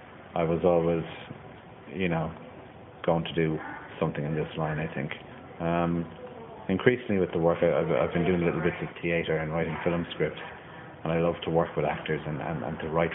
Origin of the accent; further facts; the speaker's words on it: Limerick, Munster, Ireland; I grew up in Limerick at the tip end of the Shannon, and now I live near the top end of the Shannon.